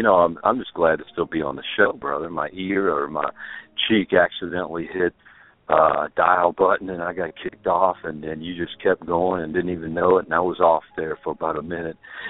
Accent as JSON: {"language": "English", "town": "New Orleans", "region": "Louisiana", "country": "United States", "tie": "born or raised there", "said": "I grew up in New Orleans, so right on the Gulf Coast."}